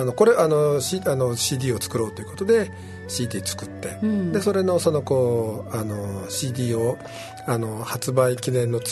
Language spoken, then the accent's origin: Japanese; Nagoya, Aichi, Japan; 僕名古屋の出身なんですよ。